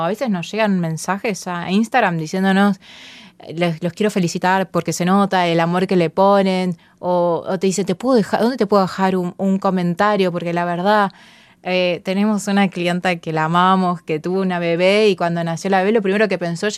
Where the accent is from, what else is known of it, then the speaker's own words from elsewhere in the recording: Argentina; la cultura también de que si somos argentinos cada vez seamos más a los que nos vaya bien